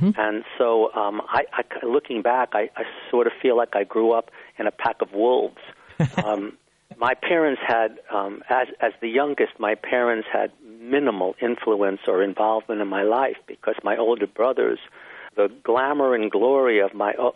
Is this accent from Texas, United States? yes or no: no; New York City, New York, United States; Well, I grew up in New York City, and I was very fortunate to be living in a very creative, unusual neighborhood in New York, Greenwich Village, back in the 50s.